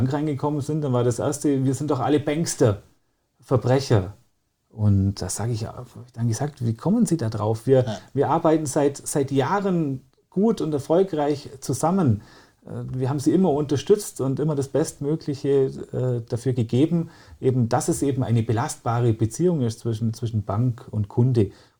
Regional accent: Memmingen, Bavaria, Germany; Ich sage jetzt mal eher sozialer Brennpunkt vielleicht, war der Memminger Osten.

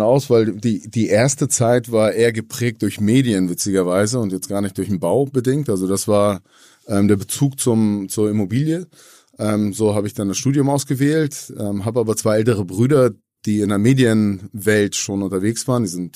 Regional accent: Hamburg, Germany; Alle sind hier schon geboren in Hamburg. Die beiden haben sich auch hier in Hamburg kennengelernt. Ja, und so ging die Geschichte los und tatsächlich von uns dreien bin ich der Einzige, der auch immer hier geblieben ist. in Hamburg

